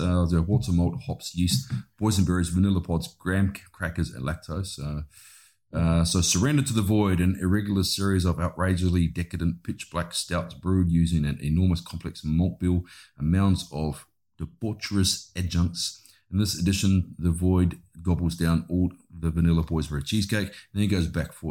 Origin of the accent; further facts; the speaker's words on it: New Zealand; I have gone back to my roots, being a Kiwi.